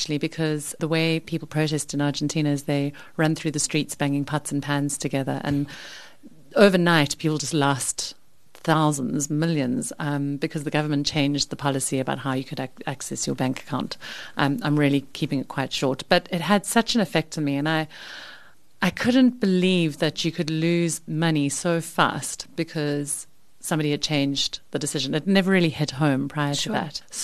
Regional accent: Eastern Cape, South Africa; also born or lived in London; And I grew up in the Eastern Cape. Finished school at Kingswood College in Grahamstown. So I was there. The reason for my Pansy accent is my family's originally from Natal

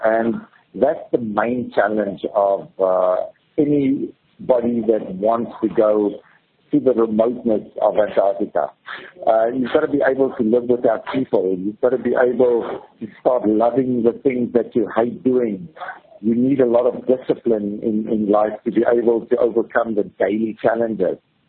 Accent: South Africa; now in Switzerland; But as a South African, you know, the colder regions of the world are foreign regions to us. And eventually when I left South Africa and I moved to Switzerland, where I came into an environment where you have snow and ice

